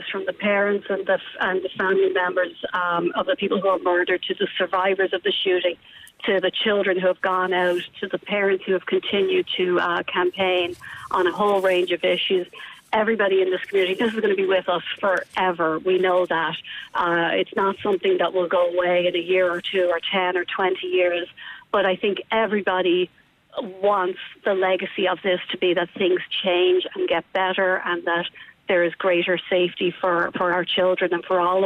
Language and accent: English; Ballymun, County Dublin, Ireland; now in United States; I grew up in Ballymun, and I have to give very great credit to my family